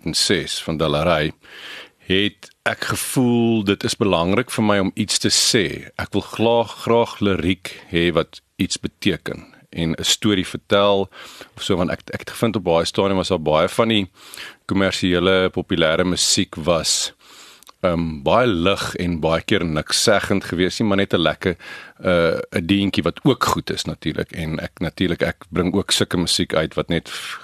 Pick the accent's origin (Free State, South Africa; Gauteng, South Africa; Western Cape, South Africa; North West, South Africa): Gauteng, South Africa; Pretoria; born there; en soos my pa my groot gemaak het, ek is gebore in Pretoria